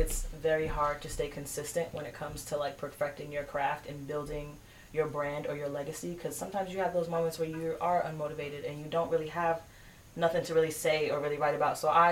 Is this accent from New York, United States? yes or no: yes; New York, United States; So, being that we're from New York, and, like, we're known as, like, the fashion staple of the world.